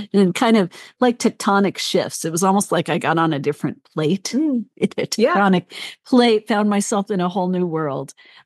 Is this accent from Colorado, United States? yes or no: yes; Denver, Colorado, United States; I grew up in Denver, Colorado, and my parents were from Kansas